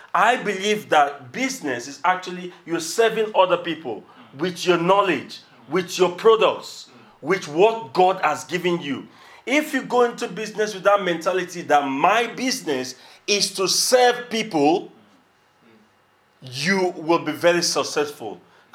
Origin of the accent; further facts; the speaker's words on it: Nigeria; I come originally from Nigeria, and in Nigeria, they say the biggest challenge people have is jobs.